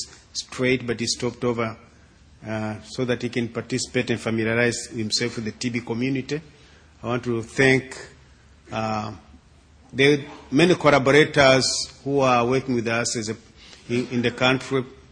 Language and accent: English; Tanzania; I come from Tanzania.